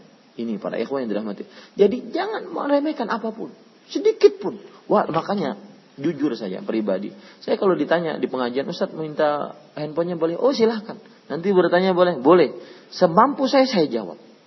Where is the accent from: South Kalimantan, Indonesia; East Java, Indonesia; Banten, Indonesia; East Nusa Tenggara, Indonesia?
South Kalimantan, Indonesia; Banjarmasin; Saya pernah, Pak, di kampung saya di Banjarmasin ada orang